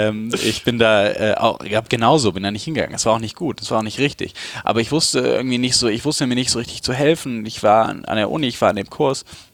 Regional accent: Bonn, North Rhine-Westphalia, Germany; Also ich komme aus Bonn. Ich bin in Bonn aufgewachsen und zur Schule gegangen.

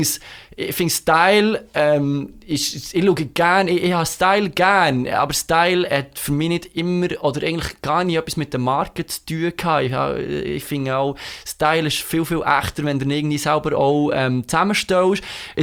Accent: Biel, Bern, Switzerland; Ich bin einer ewig gegenwürdiger Bieler.

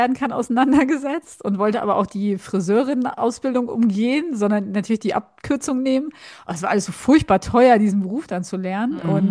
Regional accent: North Rhine-Westphalia, Germany; moved away as an adult; now in Berlin, Germany; Also ich komme ja da aus dem Ruhrgebiet und aus dem Rheinland und nach Berlin zu ziehen

